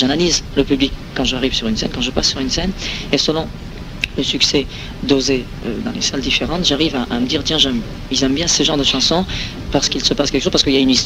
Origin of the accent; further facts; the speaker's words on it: France; je suis français quand même avant tout.